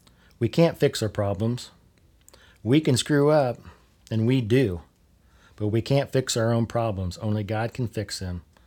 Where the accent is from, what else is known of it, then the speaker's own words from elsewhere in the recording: Warren, Indiana, United States; I grew up in Warren and spent a lot of time as a kid terrorizing the hallways of the then Methodist Memorial Home from where both my parents retired from.